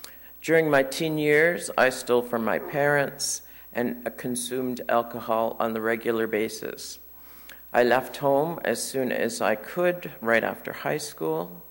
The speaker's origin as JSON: {"language": "English", "town": "Walters Falls", "region": "Ontario", "country": "Canada", "tie": "born or raised there", "said": "I grew up in Walters Falls, a very small village just east of Meaford, Ontario, on a very isolated 500-acre farm."}